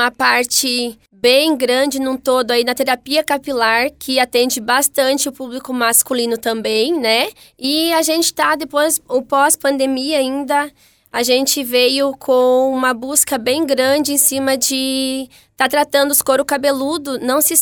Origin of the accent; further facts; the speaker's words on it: Paraná, Brazil; Não começou aqui. Eu sou natural do Paraná.